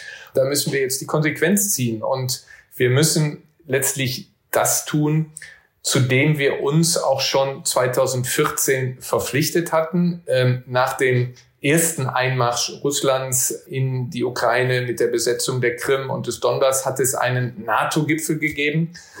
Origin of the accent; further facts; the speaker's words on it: Neuss, North Rhine-Westphalia, Germany; Ich liebe New York, aber natürlich mein Herz und meine Heimat ist Neuss.